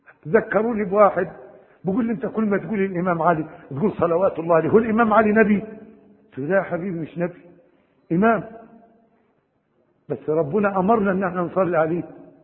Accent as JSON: {"language": "Arabic", "country": "Egypt", "said": "في منطقة عندنا في مصر"}